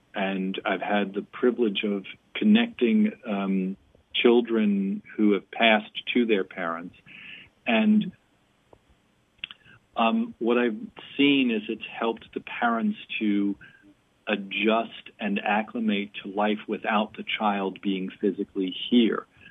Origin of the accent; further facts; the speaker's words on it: Huntington, New York, United States; So once again, as Elizabeth said … I am from Huntington, Long Island, New York.